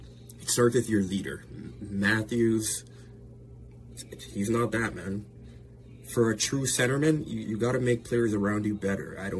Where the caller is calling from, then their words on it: Toronto, Ontario, Canada; from Toronto, Ontario.